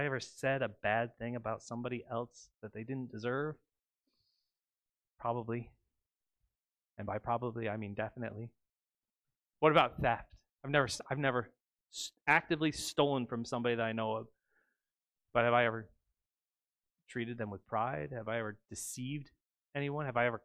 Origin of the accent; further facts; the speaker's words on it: United States; But I know that's because I grew up in America.